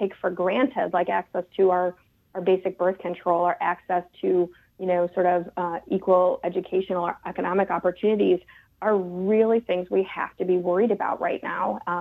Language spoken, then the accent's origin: English; United States; You know, I think as American women, right, we're socialized to have a lot of sort of ability to multitask